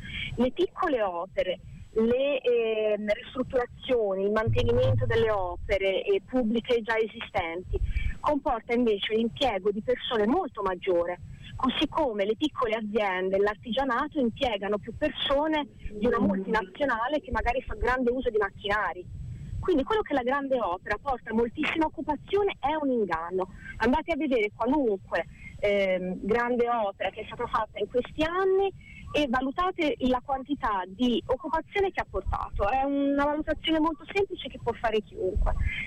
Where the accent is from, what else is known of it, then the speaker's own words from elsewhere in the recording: Cascina, Tuscany, Italy; Sono pisana di Cascina.